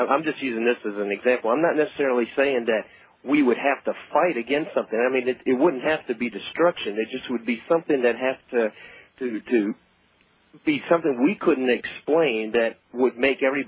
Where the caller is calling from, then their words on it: Atlanta, Georgia, United States; This is what I wrote. I'm calling from Atlanta.